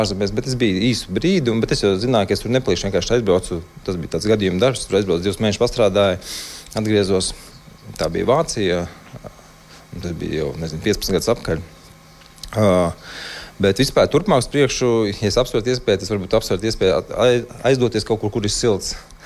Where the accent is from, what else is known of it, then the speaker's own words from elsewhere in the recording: Bauska, Bauska Municipality, Latvia; Manā gadījumā tas bija tā, kad es esmu no Bauskas